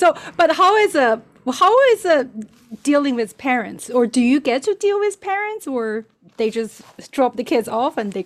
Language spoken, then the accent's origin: English; Japan; now in United States; I'm Asian, obviously. I'm from Japan originally, but I'm Korean.